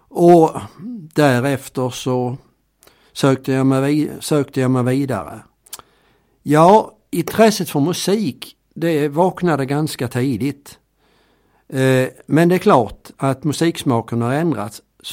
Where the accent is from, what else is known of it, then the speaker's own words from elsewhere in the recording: Östra Grevie, Skåne, Sweden; accent: Scanian; Jag är faktiskt uppvuxen på landsvägen så att säga. Två små samhällen, Östra Grevie och Arje, på landsvägen mellan Malmö och Ystad. Där är det som då var Månstorps kommun, som idag tillhör Vellinge.